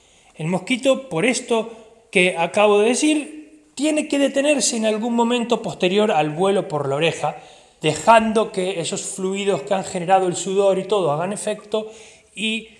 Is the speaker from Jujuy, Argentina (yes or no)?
no; Necochea, Buenos Aires Province, Argentina; Yo recuerdo aquellas noches casi en vela en Necochea, Argentina, la ciudad de donde soy